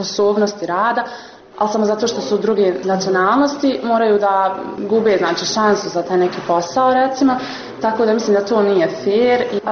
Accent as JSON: {"language": "Bosnian", "town": "Brčko", "region": "Brčko District", "country": "Bosnia & Herzegovina", "said": "ja sam iz Brčkog i tamo se dosta gleda da sve bude podijeljeno na 3 dijela."}